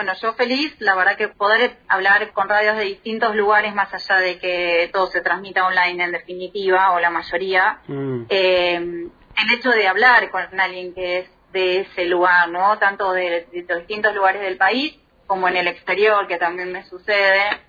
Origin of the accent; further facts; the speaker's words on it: Buenos Aires, Argentina; born there; also born or lived in Mar del Plata; nací en Belgrano y bueno, viví muchos años en Mar del Plata, en la ciudad de Mar del Plata, en la costa atlántica, y hace un año que la vida y los bemoles de la pandemia me trajeron nuevamente a la ciudad de Buenos Aires, a radicarme nuevamente acá.